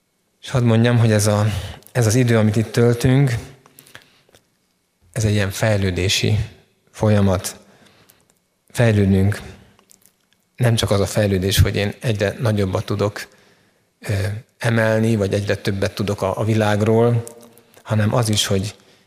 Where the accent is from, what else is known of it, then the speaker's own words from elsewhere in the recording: Hungary; Mi most magyarként itt Magyarországon itt vagyunk